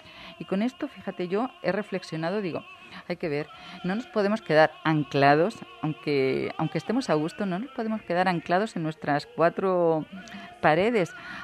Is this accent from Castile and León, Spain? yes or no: no; Valencian Community, Spain; me considero que, vamos, súper afortunada como valenciana.